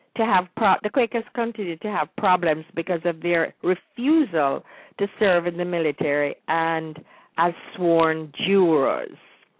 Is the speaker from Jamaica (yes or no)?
yes; Jamaica; growing up in Jamaica before independence